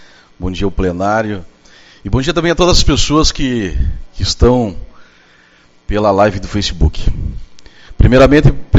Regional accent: Brazil; E eu, com muito orgulho, nascido e criado lá na União das Vilas, há 43 anos morando no mesmo lugar.

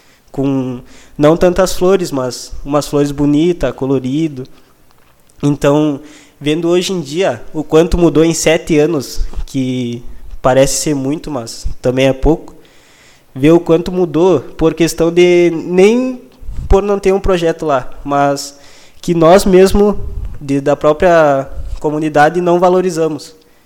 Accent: Uruguaiana, Rio Grande do Sul, Brazil; eu que sou de Uruguaiana, moro ali

